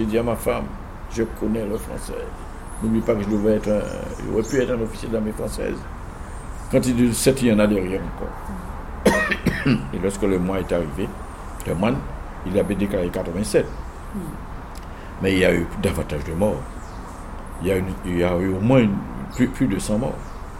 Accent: Guadeloupe, France; Et je ne réfléchis même pas en tant que Guadeloupéen. Je réfléchis en tant que Français. Je suis un Français.

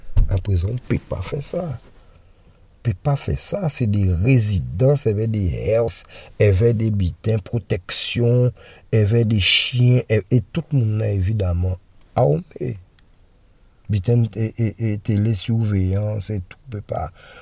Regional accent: Guadeloupe; Et en tant que Guadeloupéen, poser des questions

